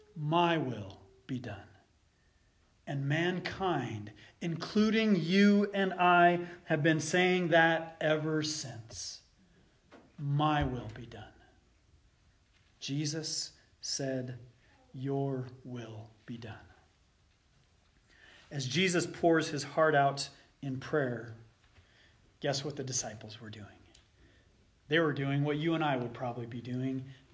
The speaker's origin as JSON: {"language": "English", "town": "Los Alamos", "region": "New Mexico", "country": "United States", "tie": "born or raised there", "said": "which is where Sherry and I grew up in Los Alamos, where the atomic bomb was built"}